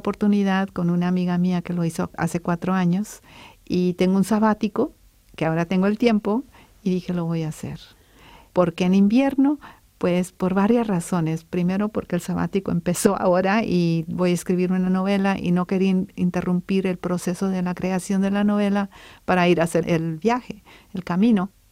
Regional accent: Texas, United States; Yo soy del sur de Texas, donde raramente bajan bajo cero.

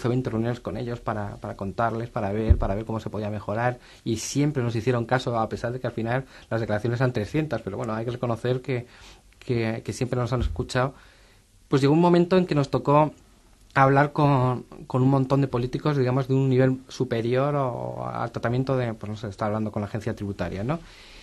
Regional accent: Extremadura, Spain; yo digo que soy extremeño

